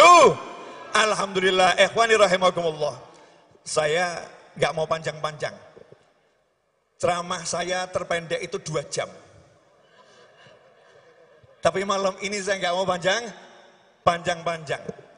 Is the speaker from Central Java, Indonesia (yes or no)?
yes; Surakarta, Central Java, Indonesia; Saya orang Solo